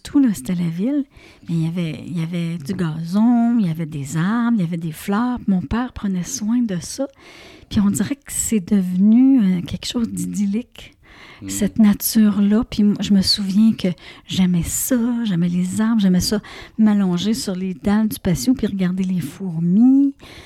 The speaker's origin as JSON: {"language": "French", "town": "Trois-Rivières", "region": "Quebec", "country": "Canada", "tie": "born there", "said": "Ben moi, premièrement, je suis née à Trois-Rivières."}